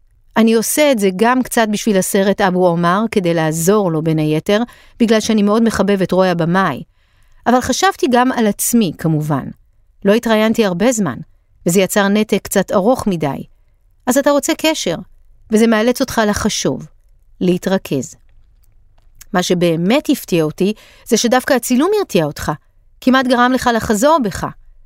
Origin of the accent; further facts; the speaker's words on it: Tayibe, Central District, Israel; now in Tel Aviv, Israel; אני ערבי מטייבה, וזאת זהות שאני מחובר אליה לגמרי. מצד שני אני ישראלי תל אביבי, וגם זאת זהות שאני מחובר אליה לחלוטין.